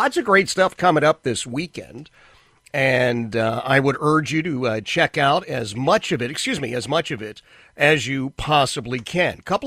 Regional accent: Philadelphia, Pennsylvania, United States; You know, I'm married into a Patriots family, but I grew up in Philadelphia.

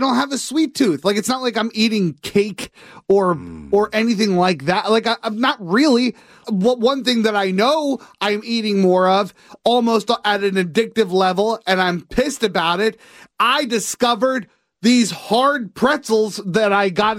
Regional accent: United States; Because I'm American and this is America.

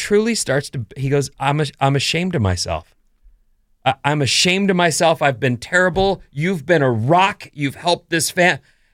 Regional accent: Irvine, California, United States; when I was growing up in Irvine, there was this girl that I was friends

